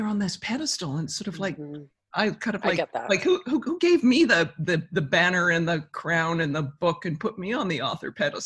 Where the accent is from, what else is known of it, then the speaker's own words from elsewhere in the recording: Canada; So being Canadian